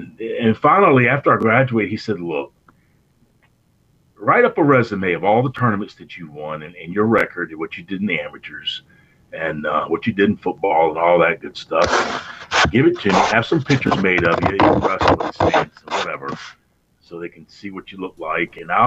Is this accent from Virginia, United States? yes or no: yes; Virginia, United States; Yeah. Yeah, I grew up in Virginia.